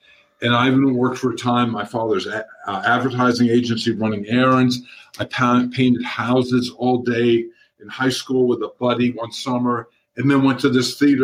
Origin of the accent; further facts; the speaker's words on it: Maryland, United States; But there was in West Virginia, I grew up in Maryland, and we discovered Episcopal Diocese Church Camp, which was called Peterkin.